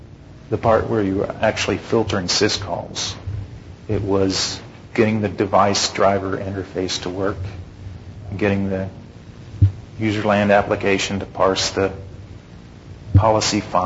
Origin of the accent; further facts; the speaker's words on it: Houston, Texas, United States; Okay, I'm from Houston, so that's why it's Central Daylight Time zone.